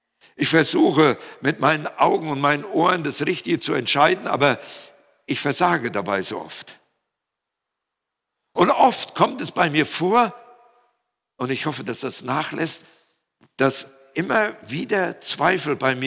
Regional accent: North Rhine-Westphalia, Germany; accent: Siegerland; Da steht jemand neben mir und sagt, wo kommen Sie denn her? Ja, ich sage aus dem Siegerland. Oh, sagt er, ich komme auch daher.

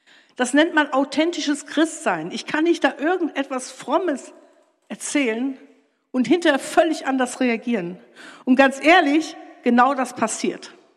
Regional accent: Hamburg, Germany; Ich bin auf der Reeperbahn geboren und habe die ersten 6 Jahre meines Lebens mit meiner Mutter zusammen in einem Zimmer verbracht.

